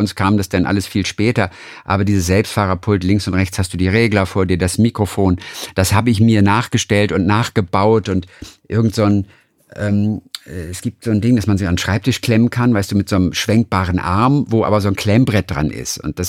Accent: Lübeck, Schleswig-Holstein, Germany; Ich komme schließlich aus Norddeutschland. Du, ich weiß, was das ist.

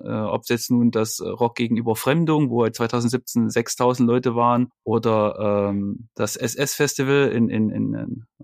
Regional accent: Leipzig, Saxony, Germany; Ich komme ja aus Leipzig, also ich glaube, das habe ich noch gar nicht erwähnt.

